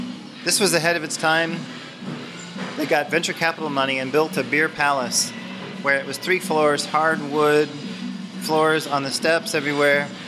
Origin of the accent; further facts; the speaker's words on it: St. Louis, Missouri, United States; now in California, United States; I moved to California from the Midwest, from St. Louis, where I've been drinking Anheuser-Busch and living close to the Anheuser-Busch brewery and just going on the tour for free beer for most of my youth.